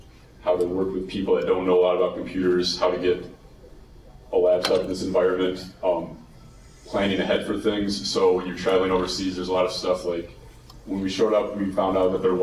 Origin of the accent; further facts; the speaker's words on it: Milwaukee, Wisconsin, United States; I'm also from Milwaukee with Garrick.